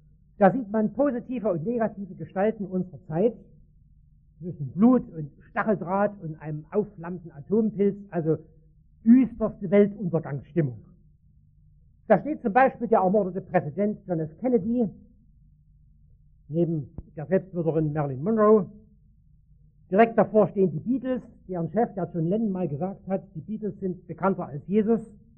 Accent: East Germany, Germany; Und ich als Ossi

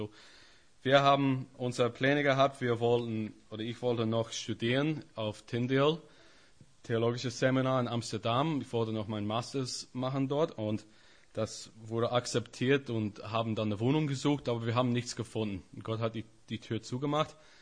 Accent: Northern Ireland, United Kingdom; German is a second language; ich komme aus Nordirland.

